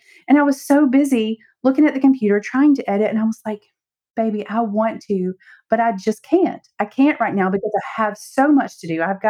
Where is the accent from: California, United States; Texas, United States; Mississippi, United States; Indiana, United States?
Mississippi, United States; also born or lived in Alabama; I was born and raised in the South. I'm from Mississippi, and I have three children.